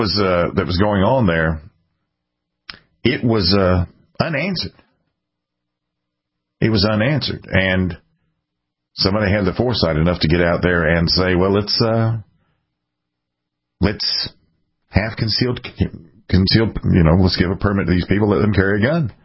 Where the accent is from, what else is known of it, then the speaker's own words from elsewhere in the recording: South Carolina, United States; Like my home state of South Carolina, they're the only shall-issue state that doesn't allow open carry